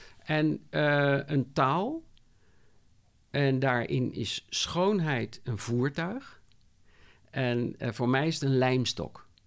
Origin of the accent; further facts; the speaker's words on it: Rotterdam, South Holland, Netherlands; Ik ga wel naar Rotterdam-Zuid, ik kom uit Rotterdam.